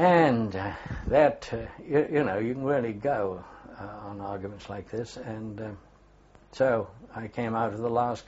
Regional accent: England, United Kingdom; I'm English and so on.

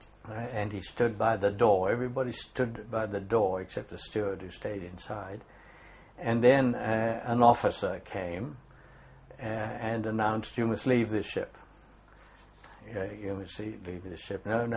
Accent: England, United Kingdom; I'm English and so on.

